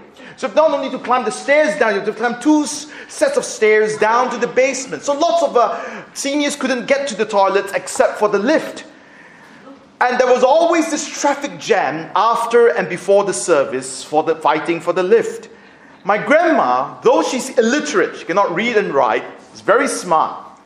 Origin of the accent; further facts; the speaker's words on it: Singapore; When I was growing up in Singapore, we came from a very large church.